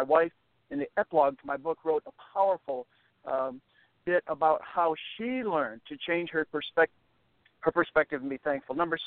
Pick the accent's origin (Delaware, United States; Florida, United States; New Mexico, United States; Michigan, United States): Michigan, United States; moved away as an adult; also born or lived in Colorado / Texas / California / Indiana; now in Shreveport, United States; Tony, I originally grew up in Michigan, and I moved to Colorado when I attended the U.S. Air Force Academy right after high school